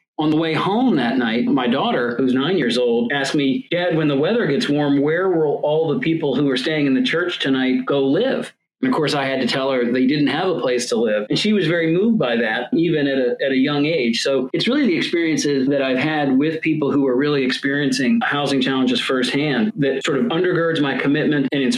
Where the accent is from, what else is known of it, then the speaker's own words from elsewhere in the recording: Baltimore, Maryland, United States; Well, I'm from Baltimore, Maryland. And as I was growing up in the suburbs of Baltimore, I learned about efforts underway in neighborhoods around our city to revitalize areas that had been left behind